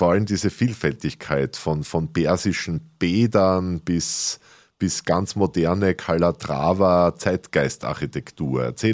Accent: Graz, Styria, Austria; Das ist ja bei uns in Graz oder in anderen Städten auch oft toll

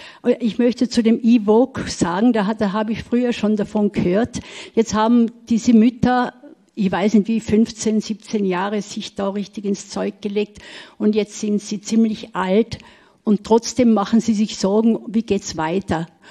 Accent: Austria; Ich und meine Nachbarin, wir kommen aus Österreich.

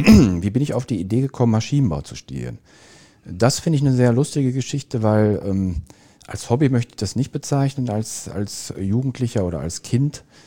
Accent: Dorsten, North Rhine-Westphalia, Germany; also born or lived in Bochum; ich komme ursprünglich aus Dorsten, das liegt in der Nähe von Bochum.

